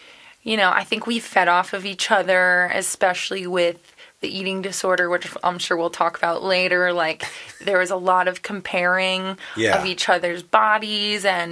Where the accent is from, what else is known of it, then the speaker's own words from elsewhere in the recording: Connecticut, United States; also born or lived in New York City / Boston; Or I'm really from Connecticut. I grew up there.